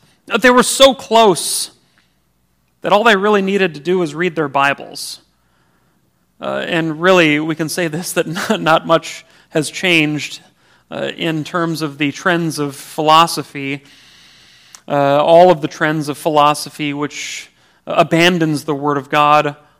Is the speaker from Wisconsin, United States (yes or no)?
yes; Racine, Wisconsin, United States; or I grew up in Racine, you got the Root River right there